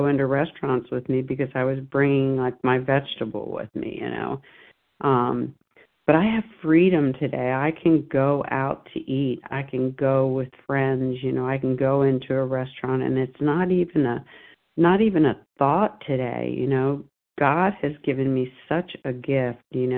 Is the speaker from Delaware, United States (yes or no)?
yes; Lewes, Delaware, United States; I'm from Lewis, Delaware, and I'm a recovered compulsive overeater.